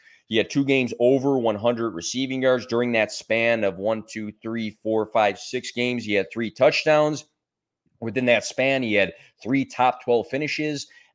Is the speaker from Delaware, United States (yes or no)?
no; Plainfield, Illinois, United States; I'm from Plainfield, Illinois. He's from like Naperville, Illinois. So he's right down the street.